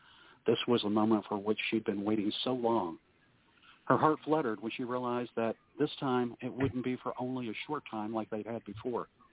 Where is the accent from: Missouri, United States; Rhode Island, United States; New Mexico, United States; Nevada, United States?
Rhode Island, United States; born there; I was born in Rhode Island, so the fast talking is a natural to me.